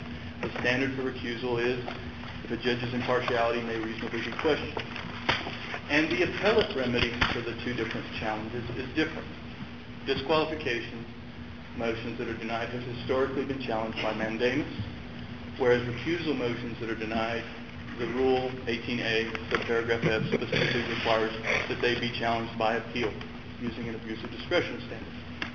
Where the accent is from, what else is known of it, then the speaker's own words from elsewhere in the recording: Corpus Christi, Texas, United States; I'm from Corpus Christi.